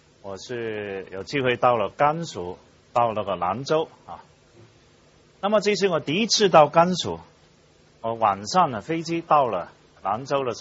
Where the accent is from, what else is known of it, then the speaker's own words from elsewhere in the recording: Hong Kong; 事实上我们在香港出生长大的人我们知道自己是中国人